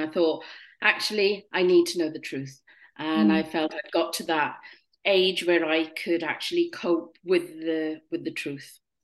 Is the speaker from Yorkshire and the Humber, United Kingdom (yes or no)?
no; Wales, United Kingdom; now in London, United Kingdom; I'm actually born in the 1960s. But after being adopted and growing up, I grew up in Wales. I moved to London